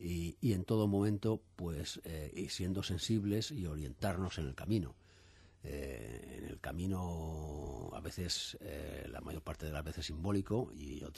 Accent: Spain; sí estoy en la preocupación como todo español, creo, al menos todo español de bien

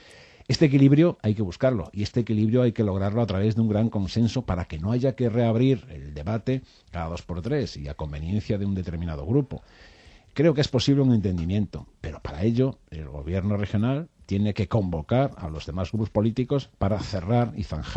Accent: Galicia, Spain; Yo como buen gallego igual haría por la mitad.

